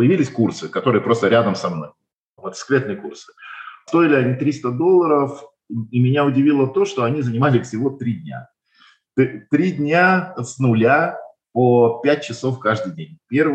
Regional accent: Moscow, Russia; Я сам из Москвы и всегда хотел кататься в Москве

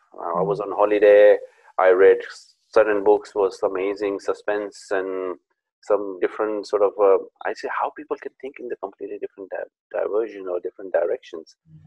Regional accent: Pakistan; English is a second language; now in United Kingdom; I'm not a British, I'm Pakistani. I'm brought up in Pakistan. I came in 1996 over here.

